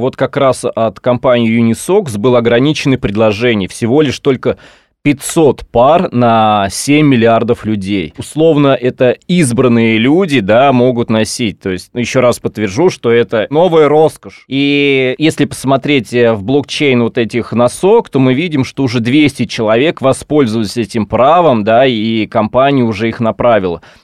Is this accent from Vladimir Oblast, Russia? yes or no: yes; Vladimir Oblast, Russia; Я сам родом из Владимирской области